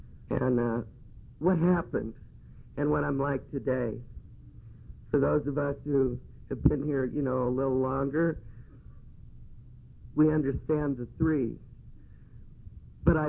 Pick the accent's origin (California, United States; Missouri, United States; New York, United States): California, United States; Los Angeles; Born and raised in Los Angeles by these good, hard-working people.